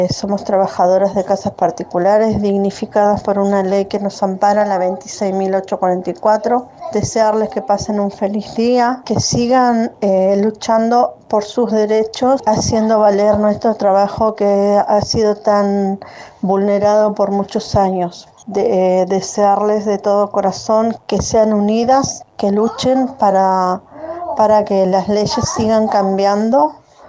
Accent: Comodoro Rivadavia, Chubut, Argentina; somos de Comodoro Rivadavia específicamente.

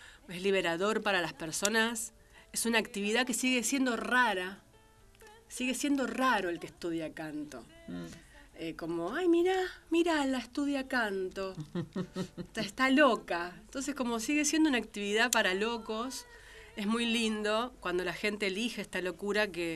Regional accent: San Nicolás de los Arroyos, Buenos Aires Province, Argentina; also born or lived in Spain; San Nicolás de los Arroyos. Sí.

